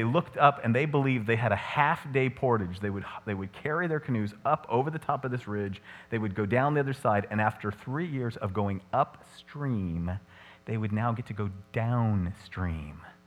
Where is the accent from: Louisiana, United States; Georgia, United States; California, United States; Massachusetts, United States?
California, United States; But I'm from California. We'd have turned those suckers into condos years ago.